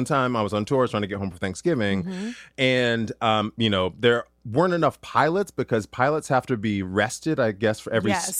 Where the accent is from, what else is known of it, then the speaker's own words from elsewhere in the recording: Duluth, Minnesota, United States; And then from Minneapolis, I had to take a 3-hour Greyhound bus to my hometown, Duluth, Minnesota.